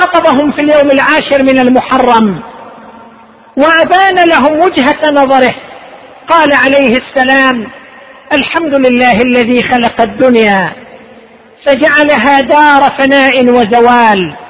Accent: Qatif, Eastern Province, Saudi Arabia; عندنا في القطيف

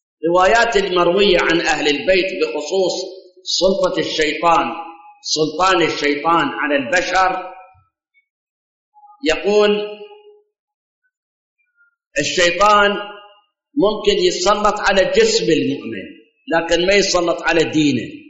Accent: Iraq; احنا عندنا بالعراق

